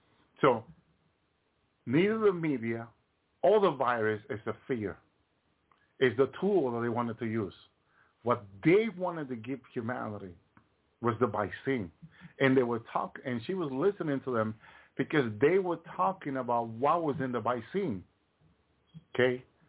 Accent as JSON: {"language": "English", "region": "Massachusetts", "country": "United States", "said": "remember, I come from Massachusetts. Where's Moderna in Massachusetts?"}